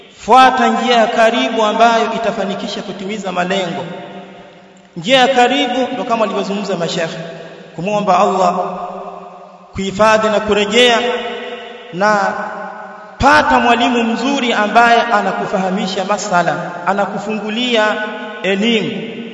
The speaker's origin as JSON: {"language": "Swahili", "region": "Singida", "country": "Tanzania", "said": "kwetu ni Singida. Kwa hiyo karibuni sana Singida."}